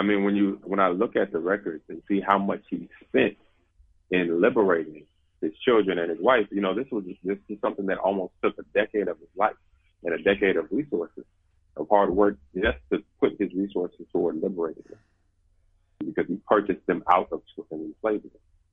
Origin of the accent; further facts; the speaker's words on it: Gulf Coast, United States; born there; I was born in the United States, in the occupied territory of the United States. And I was born on the Gulf Coast.